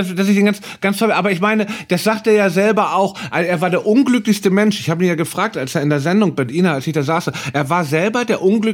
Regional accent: Hamburg, Germany; Weil das war meine Heimatstadt, das war die ausverkaufte Sporthalle.

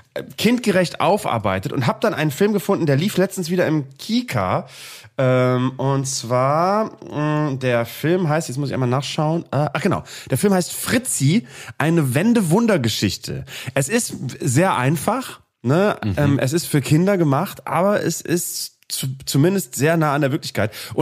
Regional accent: West Germany, Germany; was ich so jetzt nicht erwartet habe und als Westdeutscher fand ich ganz gut.

